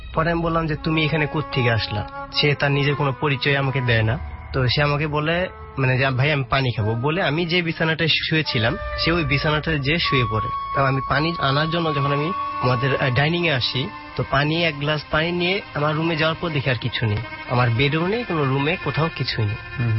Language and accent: Bangla; Tangail, Dhaka Division, Bangladesh; আমাদের গ্রামে টাঙ্গাইল জেলা